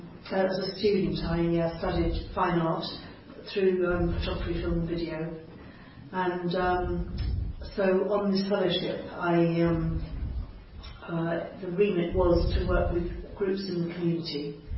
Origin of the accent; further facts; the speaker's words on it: London, United Kingdom; I was born in Middlesex Hospital, actually, in central London. Grew up in West London.